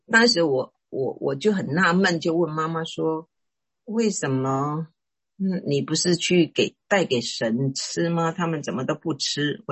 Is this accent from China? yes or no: no; Taiwan; moved away as an adult; now in United States; 我先说说我自己。我是从台湾来